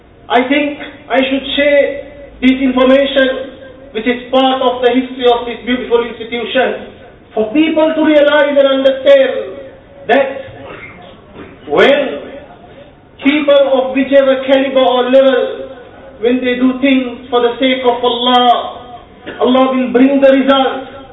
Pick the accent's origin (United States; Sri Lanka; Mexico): Sri Lanka; English is a second language; I said, I am from Sri Lanka.